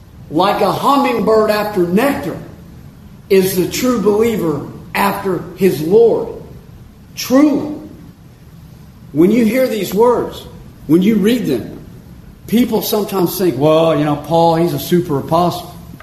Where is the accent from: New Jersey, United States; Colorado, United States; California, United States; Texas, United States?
Texas, United States; Houston; hear from such preachers from my hometown in Houston